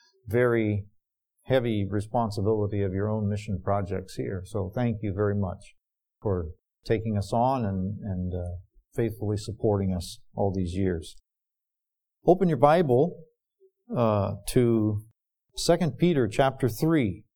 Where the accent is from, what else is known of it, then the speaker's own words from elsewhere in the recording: Liberia; born there; I was born in Africa. My parents were missionaries there. In West Africa, Liberia, West Africa. And I remember coming back on furlough at least twice when I was a little boy coming here.